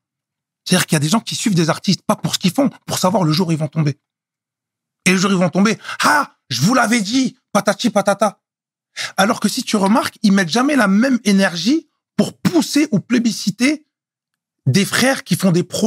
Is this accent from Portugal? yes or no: no; Bordeaux, Nouvelle-Aquitaine, France; also born or lived in Paris, France; je suis né à Bordeaux. Ouais. T'as capté? Maintenant, moi, depuis que je suis petit, je suis entre Bordeaux et Paris.